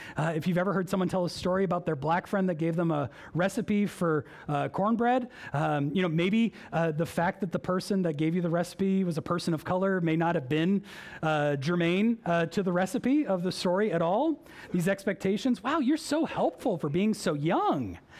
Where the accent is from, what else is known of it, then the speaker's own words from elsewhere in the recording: Boston, Massachusetts, United States; I grew up in Boston. The T is the train that takes you everywhere throughout Boston.